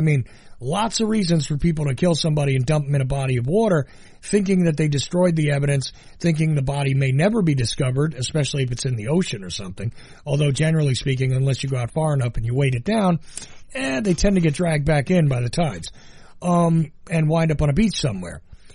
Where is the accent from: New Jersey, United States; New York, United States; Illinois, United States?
New Jersey, United States; Neptune City; In all fairness, I come from the Northeast.